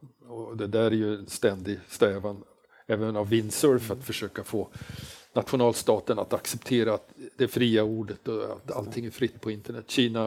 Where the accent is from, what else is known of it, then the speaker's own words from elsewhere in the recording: Norrland, Sweden; Och jag är ju norrlänning och är ju född på hårt bröd och klart fjällvatten.